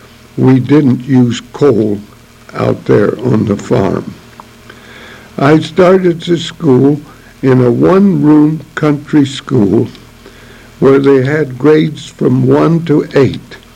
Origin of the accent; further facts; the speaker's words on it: Joliet, Illinois, United States; also born or lived in Lexington, Illinois; I was born in Lexington, Illinois, in 1893, and my family moved to Joliet when I was about 3 years old